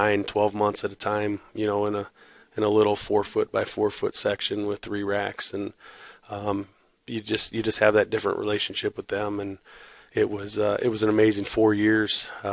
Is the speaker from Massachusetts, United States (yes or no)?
no; Hebron, Indiana, United States; I'm from the region. I grew up in Hebron. Both my parents worked at the steel mills all their lives.